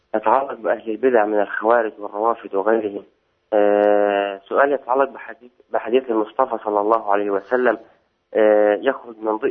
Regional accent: Egypt; وماذا تقول فضيلتكم في هؤلاء الذين يحاولون نشر مذاهبهم الهدامة عندنا في مصر الحبيبة؟

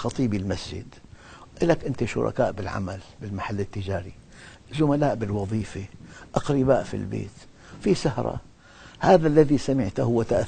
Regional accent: Syria; المدفع عندنا في الشام يثبت بإطلاق مدفع.

